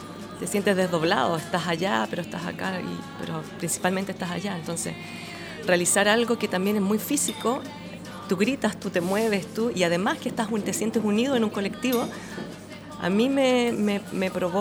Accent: Chile; now in Berlin, Germany; Bueno, soy una chilena que vivo hace 18 años en Berlín.

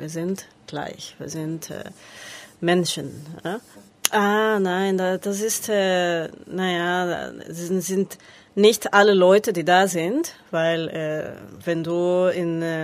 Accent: Quito, Pichincha, Ecuador; German is a second language; moved away as an adult; now in Germany; ich komme aus Ecuador, aus der Hauptstadt Quito. Ich bin in Deutschland seit letztes Jahr, nicht mal ein Jahr, in August letztes Jahr.

